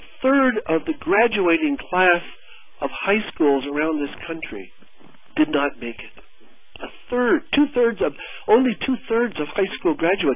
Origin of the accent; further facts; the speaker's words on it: Canada; moved away; when I came from Canada 22 years ago, it was not my intention to be here for this amount of time.